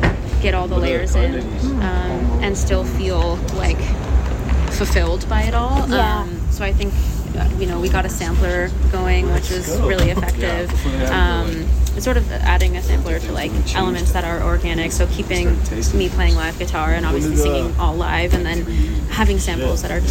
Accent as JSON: {"language": "English", "region": "Nova Scotia", "country": "Canada", "tie": "born or raised there", "said": "growing up in Nova Scotia, music was definitely a big part of my mom's side of the family, especially like kitchen parties and lots of fiddle music."}